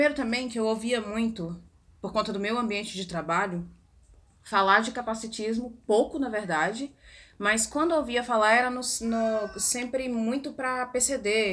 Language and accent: Portuguese; Goiás, Brazil; Eu não sou brasileira, não, eu sou goiana mesmo.